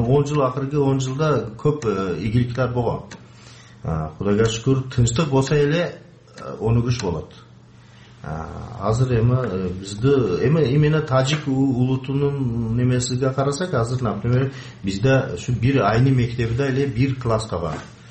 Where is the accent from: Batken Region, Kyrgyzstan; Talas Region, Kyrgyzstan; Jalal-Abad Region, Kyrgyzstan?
Batken Region, Kyrgyzstan; Uch-Korgon; born there; Kyrgyz is a second language; Эми биз ушу Кыргызстандын ушу Учкуронда ушакта төрөлгөнмүн 60-чы жыл.